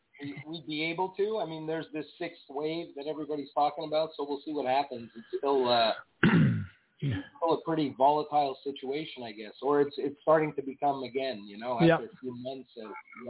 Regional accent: Montreal, Quebec, Canada; We're from Montreal.

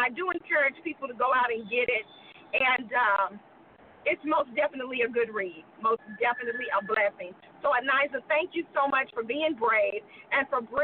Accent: Kansas City, Missouri, United States; I am from the Kansas City Metroplex.

